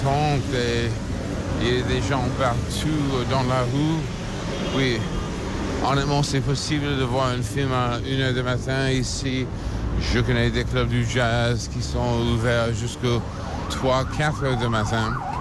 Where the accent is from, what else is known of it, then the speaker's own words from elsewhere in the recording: New York, United States; now in France; quand j'ai grandi dans le Upper West Side, c'était le 7e étage aussi.